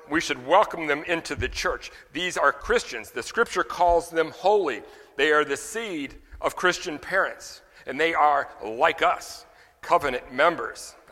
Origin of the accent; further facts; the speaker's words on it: Louisiana, United States; I'm from Louisiana, we live in Washington Parish